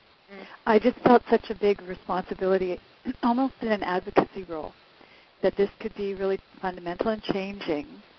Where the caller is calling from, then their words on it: Vancouver, British Columbia, Canada; Vancouver, BC.